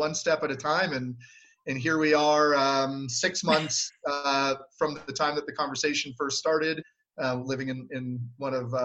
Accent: California, United States; We decided to move up here. I'm from Southern California.

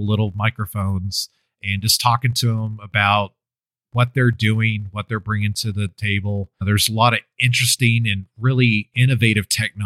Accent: San Antonio, Texas, United States; going back to my hometown where I grew up, San Antonio, Texas, was really special for me.

